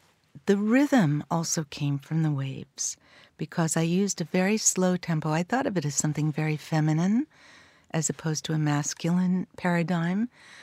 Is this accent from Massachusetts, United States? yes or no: yes; Massachusetts, United States; I'm from the East, so I grew up outside of Boston.